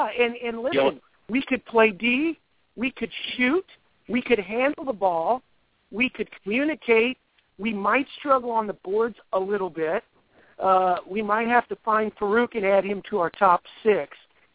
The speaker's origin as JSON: {"language": "English", "town": "Jasper", "country": "United States", "tie": "born or raised there", "said": "We had a lot of fun growing up in the Jasper community and being a part of high school sports."}